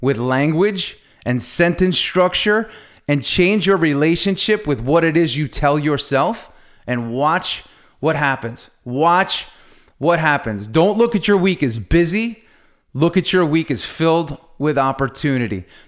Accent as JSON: {"language": "English", "town": "Long Island", "region": "New York", "country": "United States", "said": "I'm from Long Island, so I'm a bit of a car guy."}